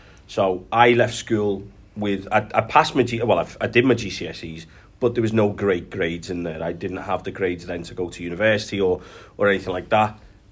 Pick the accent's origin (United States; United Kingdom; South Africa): United Kingdom; Kirkby, North West England; I grew up in Kirby, born in Tower Hill, lived in Tower Hill in the 80s and 90s.